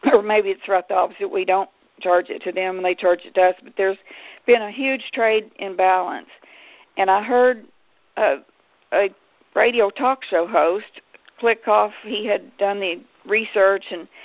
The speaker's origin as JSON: {"language": "English", "town": "Duncan", "region": "Oklahoma", "country": "United States", "tie": "born or raised there", "said": "Well, that happened in my hometown anyway, in Duncan, Oklahoma."}